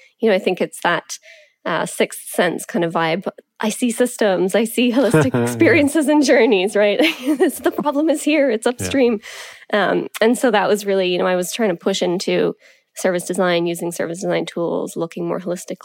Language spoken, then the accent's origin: English; Cork, Munster, Ireland; moved away as an adult; also born or lived in Dublin; now in Canada; So I actually grew up in Cork in Ireland. Shout out to the People's Republic. And then I went to university in Dublin, but graduated out into the recession. And so, moved to Canada.